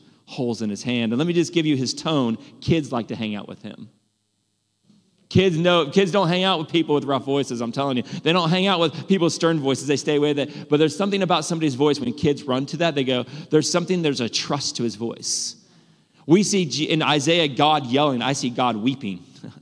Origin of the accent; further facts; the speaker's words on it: California, United States; I'm a Californian now who's coming to Georgia.